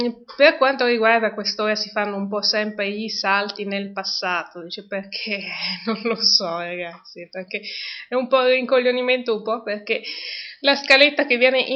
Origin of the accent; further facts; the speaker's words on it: Tuscany, Italy; questo gruppetto di zone che bazzico e da cui provengo, perché è di Manciano, provincia di Grosseto.